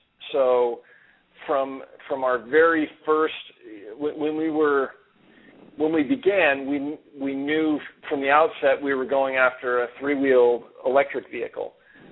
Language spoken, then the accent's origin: English; Eugene, Oregon, United States; I'm from Eugene originally. I was born here, grew up, went to South Eugene High School, and then went off to Berkeley for school.